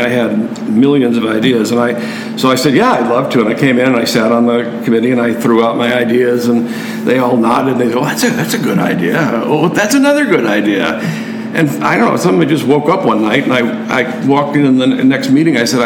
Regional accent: Chagrin Falls, Ohio, United States; I grew up in Chagrin Falls and then went away.

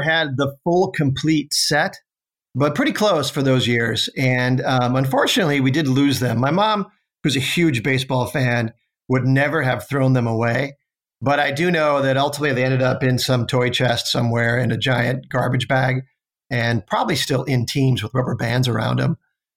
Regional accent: Omaha, Nebraska, United States; Well, I grew up in Omaha. So the Omaha Royals were the AAA club of Kansas City.

